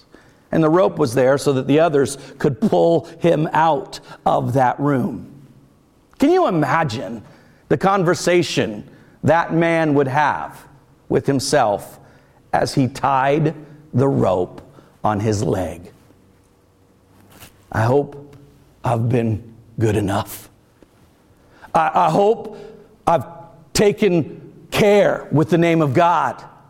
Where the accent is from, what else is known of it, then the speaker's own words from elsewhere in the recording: United States; As an American, I can say whatever I want, whenever I want, wherever I want, however I want.